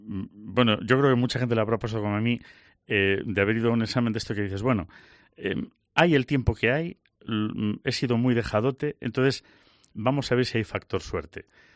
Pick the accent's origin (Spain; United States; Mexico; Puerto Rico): Spain; Cuando tenemos Zetas es que somos españoles.